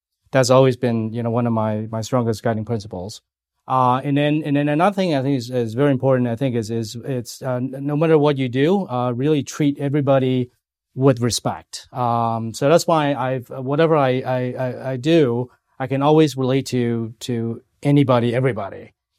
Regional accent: Hong Kong; moved away; I grew up in Hong Kong, right? So I came to this country 30 years ago.

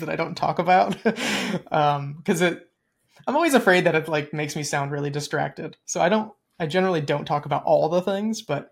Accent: Ohio, United States; And I'm from Ohio, so I decided to move a little bit closer to family

